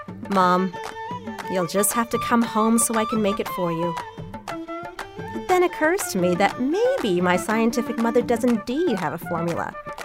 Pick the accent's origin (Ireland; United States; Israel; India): India; And I'm Indian. We invented karma.